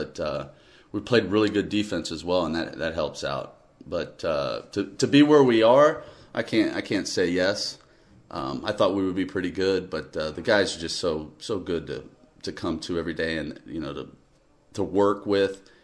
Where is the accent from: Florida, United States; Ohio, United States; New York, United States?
Florida, United States; Tampa; now in Lansing, United States; I'm from Tampa, Florida, and, you know, I'm in Lansing, Michigan. It's a long way from home.